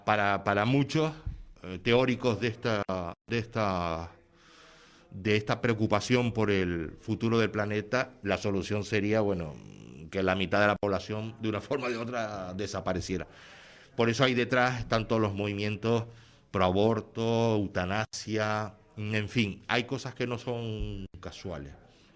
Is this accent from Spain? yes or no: yes; Spain; los españoles también somos los europeos que más carne consumimos.